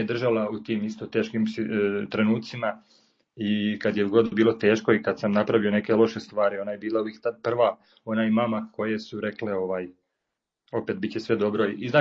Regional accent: Gospić, Lika-Senj County, Croatia; Pa evo, rođen sam u Gospiću, u Lici, evo ovim putem pozdravljam moje Ličane ako neko sluša. Ponosni Ličani, ne li kako se kaže, i ovaj uvijek to volim istaknuti, volim svoju Liku i evo, nadam se uskoro se vratiti u nju. A evo, živio sam tamo, znači, do svoje 30. godine

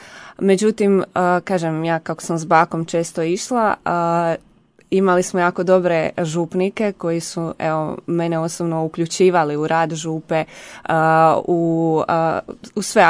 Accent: Ogulin, Karlovac County, Croatia; now in Zagreb, Croatia; odrasla sam i rođena sam u jednom malom gradiću u gradu Ogulinu. Tamo sam evo proživjela svoje djetinjstvo, a kasnije onda sam došla na studij u Zagreb i evo tu sam i ostala, tu evo i radim.

